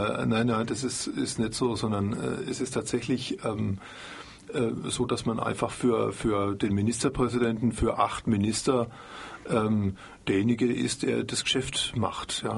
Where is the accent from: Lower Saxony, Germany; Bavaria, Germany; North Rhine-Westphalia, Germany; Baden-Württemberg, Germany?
Bavaria, Germany; Marktbreit; Ich bin in Magbreit am Main aufgewachsen und das ist einfach nach wie vor ein wahnsinnig schönes Städtchen und glückliche Kindheit.